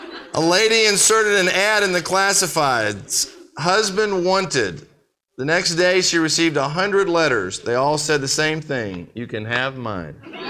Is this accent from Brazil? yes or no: yes; Brazil; I was raised in Brazil where it is there's poverty